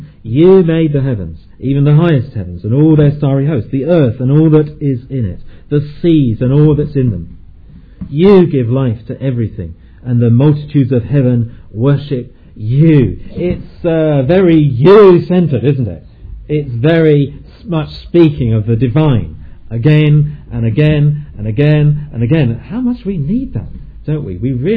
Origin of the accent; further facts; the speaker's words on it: England, United Kingdom; Because, of course, you know, we're very English, aren't we?